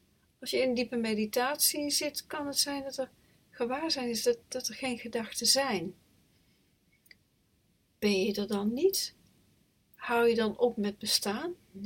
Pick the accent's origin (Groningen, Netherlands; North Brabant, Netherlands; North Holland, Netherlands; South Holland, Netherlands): North Brabant, Netherlands; moved away as an adult; also born or lived in Utrecht; Maar ik ben geboren in 1959. Ik ben opgegroeid in een klein plaatsje in Brabant. Ik ben op mijn 18e verhuisd naar Utrecht